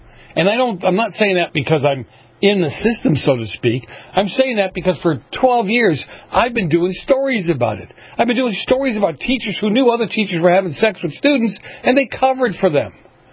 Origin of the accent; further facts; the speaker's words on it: Boston, Massachusetts, United States; You know, I grew up in Boston in the 70s.